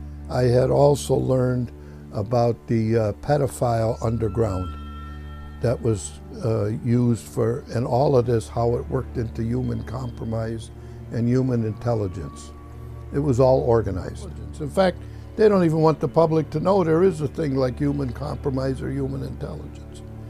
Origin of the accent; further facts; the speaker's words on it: Minnesota, United States; the captain knew I was from Minnesota and this area.